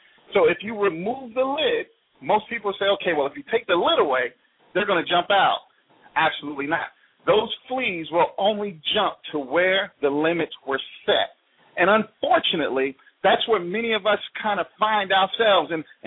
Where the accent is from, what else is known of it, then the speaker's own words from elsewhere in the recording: New York City, New York, United States; I grew up in the Bronx, New York City, while it was the murder capital of the world.